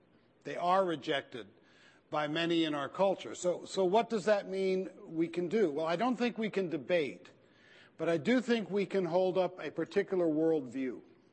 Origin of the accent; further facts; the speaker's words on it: California, United States; I'm from California. It's always great when I'm invited to come to the Sun Belt.